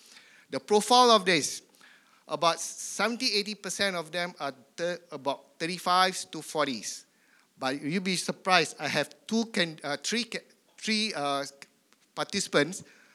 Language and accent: English; Singapore; I'm from Singapore, by the way.